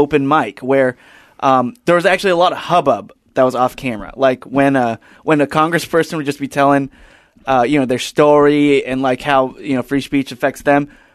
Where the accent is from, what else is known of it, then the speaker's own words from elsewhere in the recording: Philippines; And I was like, yeah, I'm Filipino.